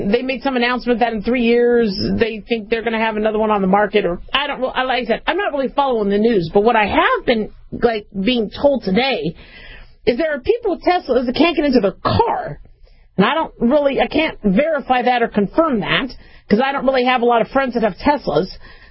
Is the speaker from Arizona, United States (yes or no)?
yes; Arizona, United States; I grew up in Arizona and would have monsoon. Then the power would go out in the middle of the summer.